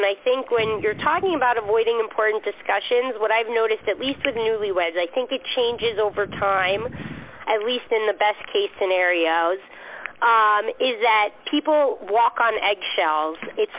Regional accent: United States; because despite my heritage, I'm American born and raised

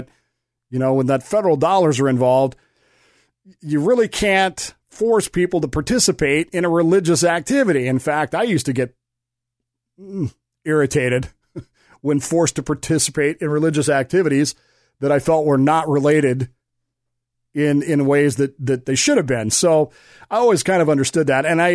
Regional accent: Denver, Colorado, United States; Again, I grew up in the Salvation Army. My father was the Corps officer, the commanding officer of the Harbor Light Corps in Denver, Colorado, which was a transitional housing thing for alcoholic men.

